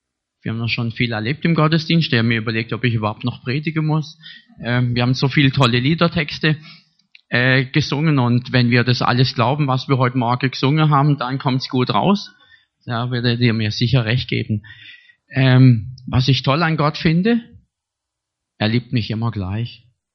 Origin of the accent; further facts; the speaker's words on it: Lörrach, Baden-Württemberg, Germany; born there; ich bin zwar in Lörrach geboren, aber ich kenne mich nicht sonderlich gut in Lörrach aus.